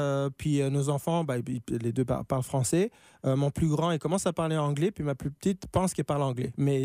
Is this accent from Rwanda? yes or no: yes; Rwanda; first language de; French is a second language; also born or lived in Germany; Donc, ma première langue a été l'allemand.